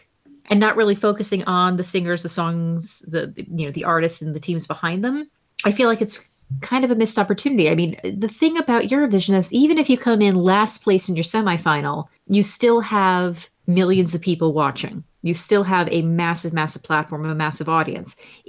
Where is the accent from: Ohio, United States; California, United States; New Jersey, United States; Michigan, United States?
New Jersey, United States; sorry, Delaware, you're kind of my punching bag. I'm from Jersey.